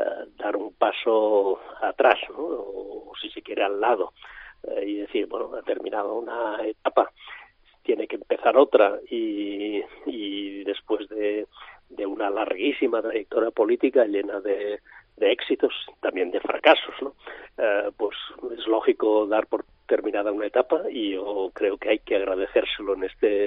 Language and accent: Spanish; Spain; singularmente somos los españoles los más interesados en ello.